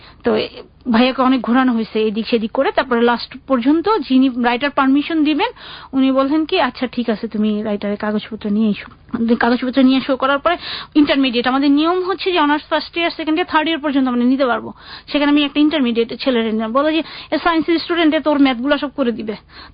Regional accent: Dhaka, Dhaka Division, Bangladesh; also born or lived in Madaripur; আমি তো আসলে মাদারীপুর ডিস্ট্রিক্ট হচ্ছে মাদারীপুর, কিন্তু আমি বেসিক্যালি ঢাকার মেয়ে, পড়াশোনা করছে কোথেকে ঢাকা।

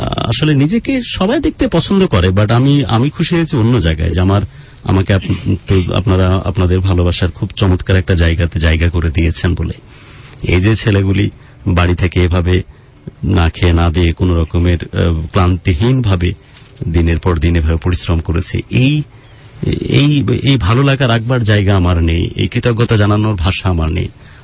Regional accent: Rajshahi, Rajshahi Division, Bangladesh; রাজশাহীতে আমার বেড়ে ওঠা, যেখানকার সবচেয়ে ভালো একটি স্কুল গভর্নমেন্ট ল্যাবরেটরি

